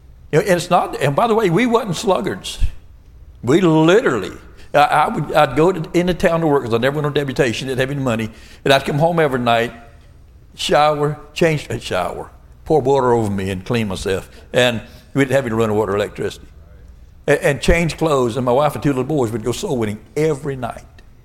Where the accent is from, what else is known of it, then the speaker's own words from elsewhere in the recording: Florida, United States; I said, I'm a redneck from Florida. I don't think it. I know it.